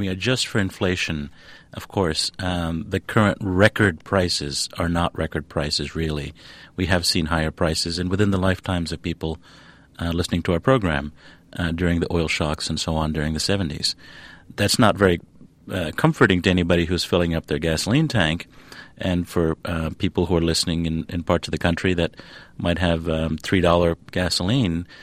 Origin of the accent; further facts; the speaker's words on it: New England, United States; I grew up in New England but on the open road with feeling that we're entitled to cheap gasoline.